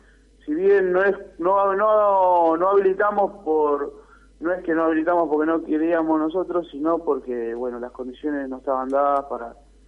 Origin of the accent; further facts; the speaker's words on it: Berisso, Buenos Aires Province, Argentina; yo soy de Berisso también, y tengo bastantes lugares donde se venden cervezas